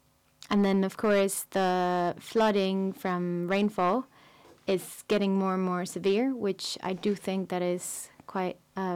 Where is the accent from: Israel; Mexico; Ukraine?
Mexico; English is a second language; moved away as an adult; I come from Mexico. I was born and raised there.